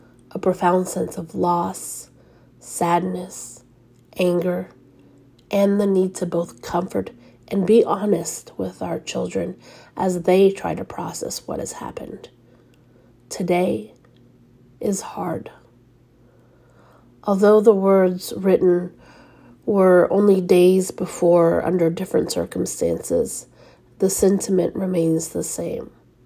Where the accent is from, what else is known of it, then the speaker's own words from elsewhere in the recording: Texas, United States; I'm a Texan and a Latinx immigrant mama.